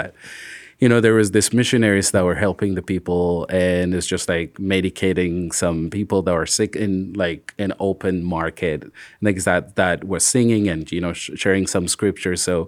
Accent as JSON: {"language": "English", "country": "Ethiopia", "said": "I am from Ethiopia"}